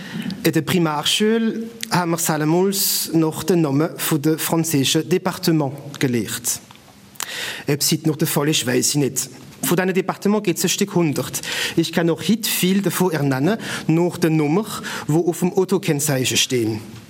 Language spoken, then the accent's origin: German; Rhineland-Palatinate, Germany; ich bin nicht am Rhein groß geworden. Ich komme von einem Dörfel auf der Windstraße, ein Winzerdorf also